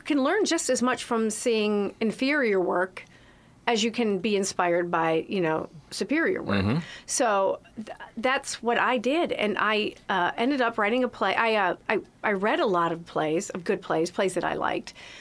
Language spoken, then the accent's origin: English; Lexington, Kentucky, United States; Mm-hmm. I'm from Lexington.